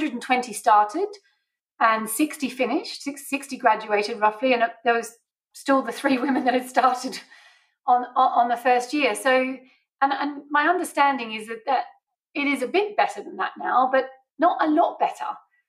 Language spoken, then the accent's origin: English; Australia; I grew up in Australia, so I'm obviously Australian born and bred.